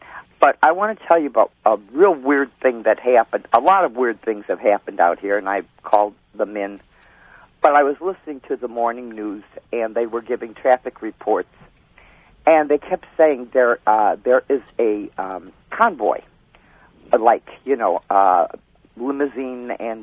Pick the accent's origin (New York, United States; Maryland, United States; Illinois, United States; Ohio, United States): Illinois, United States; I'm from Illinois. … And I live in DuPage County, and we have Fermilab very, very close, within 3 or 4 miles.